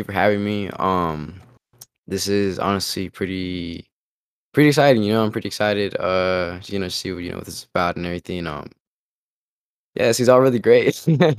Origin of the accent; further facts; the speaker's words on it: Pomona, California, United States; I'm just, I'm a youngin' from Pomona. It's the last city of LA County. So, I'm from Southern California.